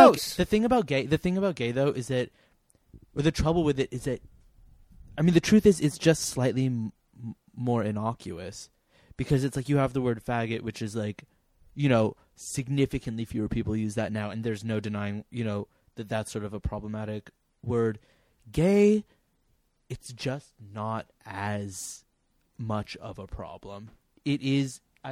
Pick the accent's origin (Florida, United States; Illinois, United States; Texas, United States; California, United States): California, United States; Los Angeles; I'm from West LA.